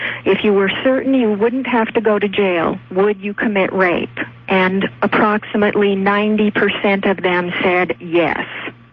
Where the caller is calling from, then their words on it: San Diego, California, United States; I'm calling you from San Diego. We have a college here, San Diego State University.